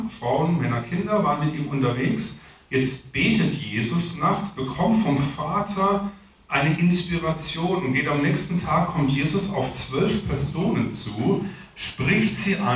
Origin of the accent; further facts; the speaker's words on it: Bavaria, Germany; ich komme ja aus dem Allgäu.